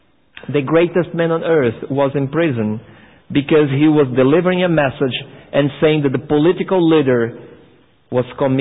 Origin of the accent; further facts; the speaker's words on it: Brazil; I mean, I come originally from Brazil, and what we see nowadays in Brazil, it's so weird.